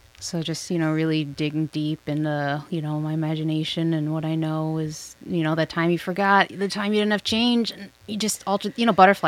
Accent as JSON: {"language": "English", "region": "Minnesota", "country": "United States"}